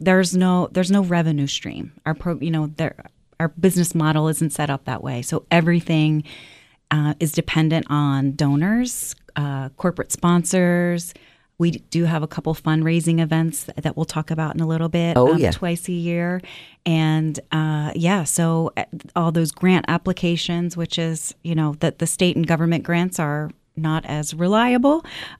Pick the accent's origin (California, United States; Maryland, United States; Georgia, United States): Maryland, United States; now in Florida, United States; I now live in Florida, but I was from Maryland.